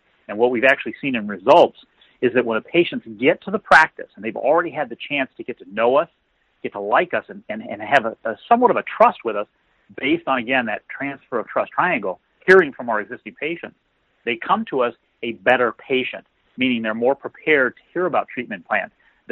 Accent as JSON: {"language": "English", "town": "Akron", "region": "Ohio", "country": "United States", "said": "they see that I'm from Akron"}